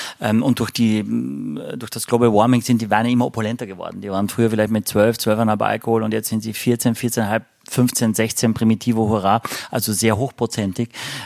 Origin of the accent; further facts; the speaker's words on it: Austria; als Österreicher fühle ich mich immer so wahnsinnig empfangen